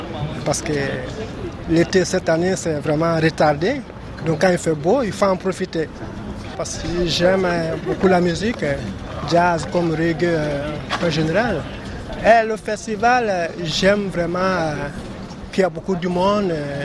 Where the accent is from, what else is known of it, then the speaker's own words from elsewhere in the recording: Côte d’Ivoire; Moi, je suis originaire de la Côte d'Ivoire et je suis résident ici.